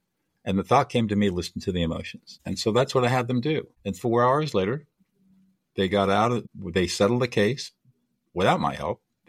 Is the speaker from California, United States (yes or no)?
yes; California, United States; born there; Very briefly, I was born in Southern California into affluence and privilege, but I was born with severe disabilities.